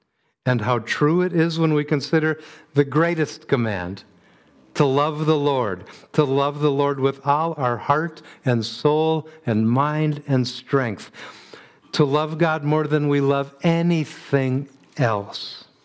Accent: United States; I'm an American.

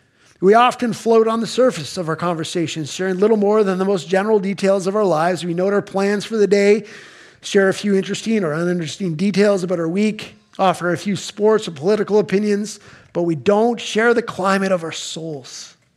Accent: Barrie, Ontario, Canada; oh yeah, I'm from Barrie, and there's from somebody from Oakville

